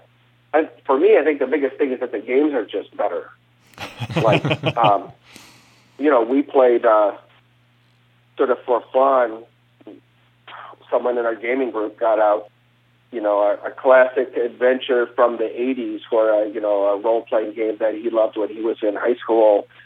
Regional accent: Illinois, United States; He was a professor at a little college in Illinois, and my hometown was actually sort of an early hotbed of gaming.

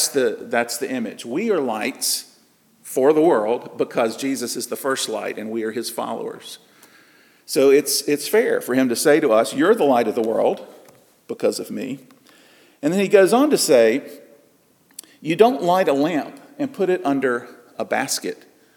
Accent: South Carolina, United States; I don't know if this is a regional thing from where I grew up in South Carolina or if it's everywhere

